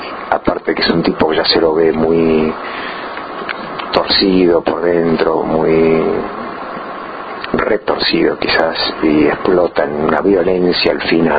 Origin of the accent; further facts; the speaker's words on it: Buenos Aires, Argentina; born there; Yo sí tengo que decir de dónde soy, bueno, sí, nací en Buenos Aires